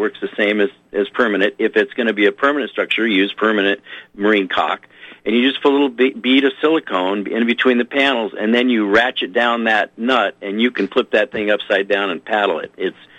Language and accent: English; Ketchikan, Alaska, United States; born there; I was born in Ketchikan, Alaska, where it rains 200 inches a year.